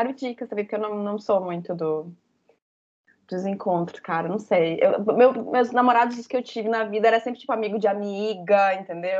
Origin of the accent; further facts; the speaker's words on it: Brazil; tudo bem que a gente é brasileira, a gente é caloroso